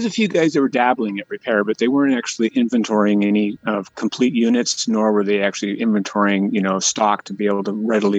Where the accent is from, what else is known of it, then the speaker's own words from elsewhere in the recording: Port Angeles, Washington, United States; Yeah, I was born in Port Angeles and graduated from high school in Port Angeles.